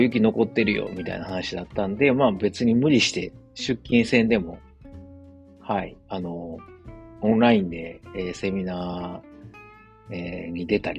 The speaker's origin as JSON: {"language": "Japanese", "region": "Osaka", "country": "Japan", "moved": "yes", "said": "自分は大阪出身なんで、その雪、同じように雪積もってこんななんかカチコチに道固まるなんて経験したことないから"}